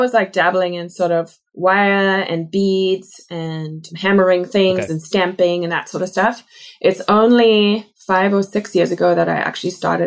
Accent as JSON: {"language": "English", "country": "South Africa", "moved": "as an adult", "lives_now": "United States", "said": "And there's kind of a dream as a South African when you're done with school and maybe high school into university or after university, you go travel overseas for a year or two."}